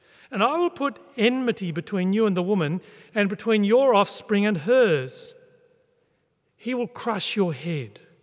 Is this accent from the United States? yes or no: no; Queensland, Australia; Clearly, of course, it's just a carpet python. We're from Queensland. We had them all the time.